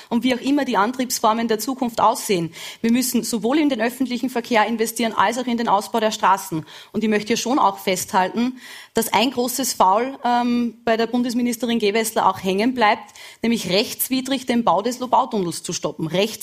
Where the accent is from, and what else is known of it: Upper Austria, Austria; born or raised there